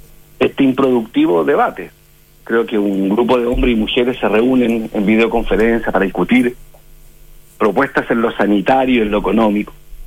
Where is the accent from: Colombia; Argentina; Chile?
Chile; como chileno